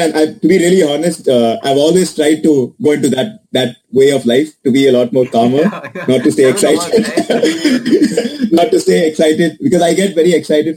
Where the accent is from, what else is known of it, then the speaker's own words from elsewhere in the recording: Chennai, Tamil Nadu, India; now in Boston, United States; The thing is, the part of Chennai is my home. Whatever happens, Chennai will always be my home. That's I'm a Chennai boy.